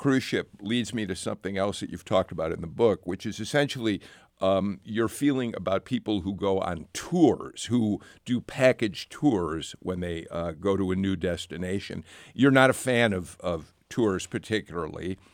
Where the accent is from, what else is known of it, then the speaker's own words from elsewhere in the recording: Chicago, Illinois, United States; my hometown.